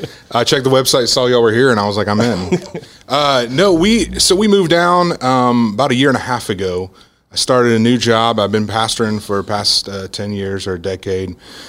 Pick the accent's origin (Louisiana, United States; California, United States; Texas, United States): Texas, United States; Houston; So I grew up in North Houston.